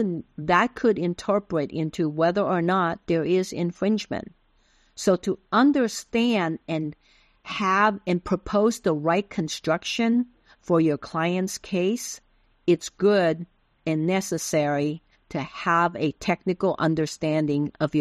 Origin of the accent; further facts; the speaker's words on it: Taiwan; first language Taiwanese; English is a second language; also born or lived in Philippines; fortunate enough to live in the Philippines for a few years when I was a child. So I learned Tagalog. My native language is Taiwanese, which is Fukienese, or some people call it Hokkienese.